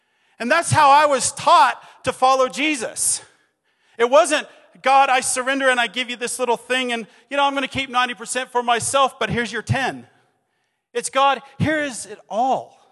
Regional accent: Pagosa Springs, Colorado, United States; I grew up here in Pagosa riding my bike. I love Colorado.

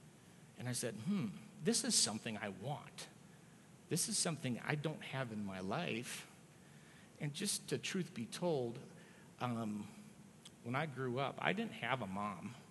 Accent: Minnesota, United States; so I grew up in Minnesota, and I went to a Lutheran church.

